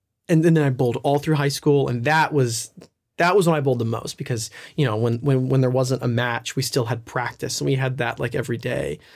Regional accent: Nashville, Tennessee, United States

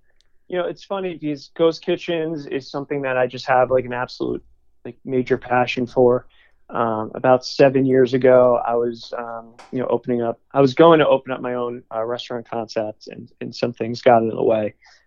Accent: New York, United States; I'm from New York originally.

